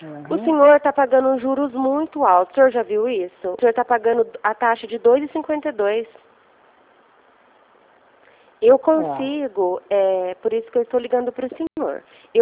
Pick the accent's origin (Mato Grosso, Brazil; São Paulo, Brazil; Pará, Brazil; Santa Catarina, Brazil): São Paulo, Brazil; Ribeirão Preto; eu sou aqui de Ribeirão Preto